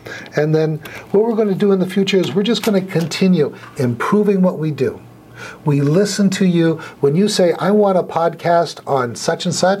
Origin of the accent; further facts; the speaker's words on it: Los Angeles, California, United States; also born or lived in Minnesota / North Dakota; now in Tustin, United States; I'm originally from Los Angeles. Maureen and I lived in Orange County before we went to Minnesota.